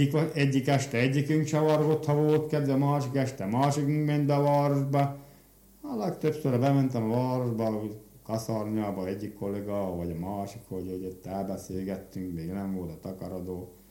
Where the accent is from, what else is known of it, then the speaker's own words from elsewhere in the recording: Bratislava Region, Slovakia; kérdezősködött, hova valósi vagyok, mondtam, Pozsony megyei vagyok.